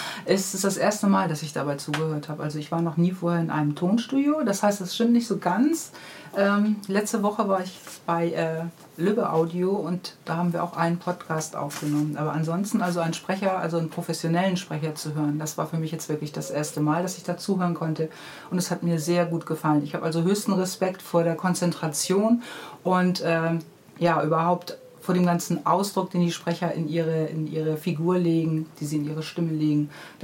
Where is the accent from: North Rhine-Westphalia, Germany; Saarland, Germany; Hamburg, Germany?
Hamburg, Germany; Aber ich bin eher am Omoor aufgewachsen. Also es ist auch Hamburg-Niendorf, nur auf der anderen Seite praktisch.